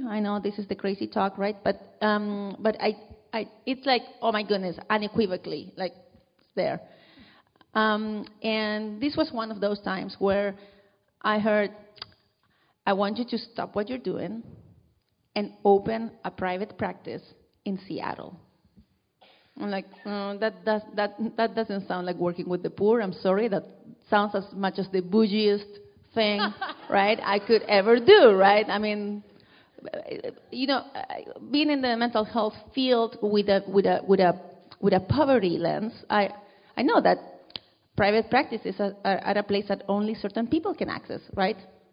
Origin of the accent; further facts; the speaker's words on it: Chile; moved away as an adult; So yeah, I came from Chile in 2005 in a very privileged position. I came as a student with a student visa.